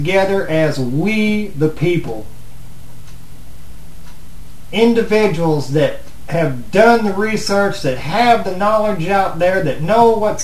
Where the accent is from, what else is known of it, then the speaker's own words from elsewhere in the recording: United States; I'm an American. I don't support Satan. I'm an American. I believe in the American dream.